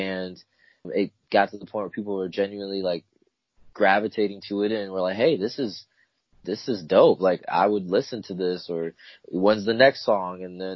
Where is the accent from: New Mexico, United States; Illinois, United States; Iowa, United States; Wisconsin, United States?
Iowa, United States; Clinton; also born or lived in Tacoma, Washington; So I was born in Tacoma, Washington, and then I moved here as a child, and then I grew up in Clinton, Iowa, which is only like 30, 40 minutes from Davenport